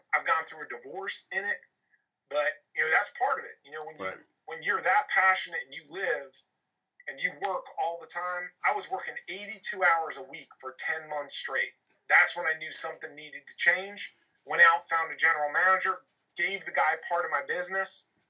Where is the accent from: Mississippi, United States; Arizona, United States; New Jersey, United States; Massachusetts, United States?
New Jersey, United States; I'm from Jersey originally, but I'm in the South now.